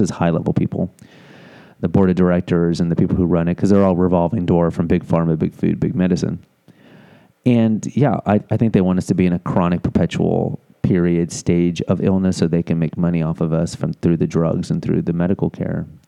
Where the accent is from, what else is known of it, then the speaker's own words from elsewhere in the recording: Houston, Texas, United States; If you don't know my backstory, I am from Houston, Texas. And I was a morbidly overweight child for my entire childhood and adolescence.